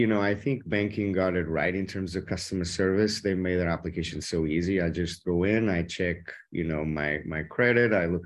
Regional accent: Northern Portugal, Portugal; I mean, you know, I'm from Northern Portugal.

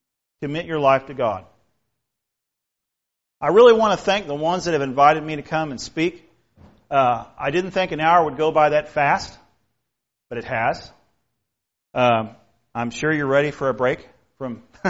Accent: Champaign-Urbana, Illinois, United States; I grew up in Illinois. That's my home where I grew up. Champaign-Urbana, Illinois is where I grew up. What we had was corn and soybeans.

